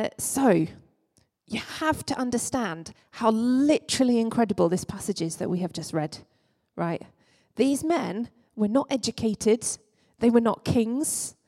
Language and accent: English; Scotland, United Kingdom; It's a good job we're all Scottish and we can do the at the end.